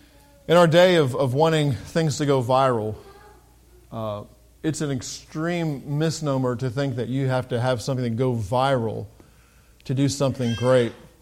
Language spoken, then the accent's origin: English; England, United Kingdom; I grew up in England, so I can say that.